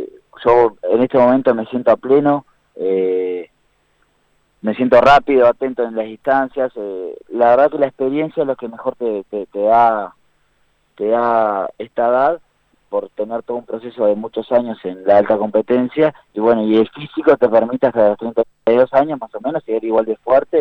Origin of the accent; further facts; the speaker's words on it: Maldonado, Uruguay; Sí, yo soy de Maldonado.